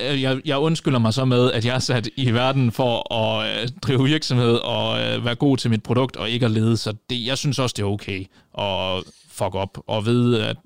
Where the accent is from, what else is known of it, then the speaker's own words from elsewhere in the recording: Central Denmark Region, Denmark; Vi kommer ud fra Vestjylland